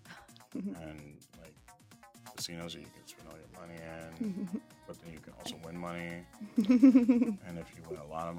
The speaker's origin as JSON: {"language": "English", "region": "New York", "country": "United States", "said": "I'm from New York, this and that."}